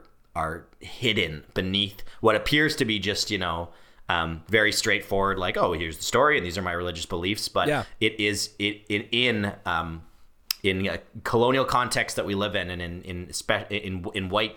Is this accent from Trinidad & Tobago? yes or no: no; Canada; just because we're Canadian and we're not south of the border